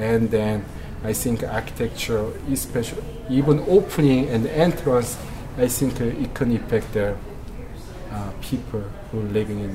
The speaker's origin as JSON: {"language": "English", "country": "South Korea", "tie": "born or raised there", "said": "Sad to say that I grew up in Korea."}